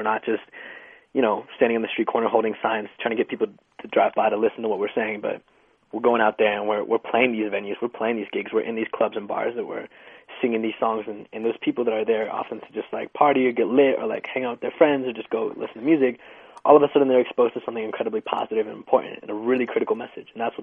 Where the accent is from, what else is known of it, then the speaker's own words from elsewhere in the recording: Colorado, United States; born there; first language Spanish; English is a second language; also born or lived in Mexico; I was born in Colorado. My roots are in Mexico. I feel that really strongly. I've spent some time back in Mexico. I spent a lot of my early days there. My first language is Spanish.